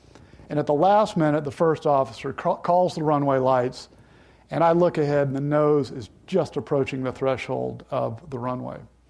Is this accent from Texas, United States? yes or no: yes; Houston, Texas, United States; I grew up in Houston where my dad spent his career with NASA. And our neighbors were actual rocket scientists and astronauts.